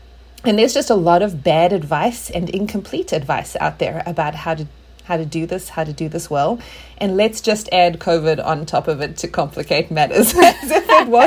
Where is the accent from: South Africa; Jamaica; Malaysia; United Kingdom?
South Africa; now in United States; I talk funny because I'm from South Africa. I've been in the States for about 16 years.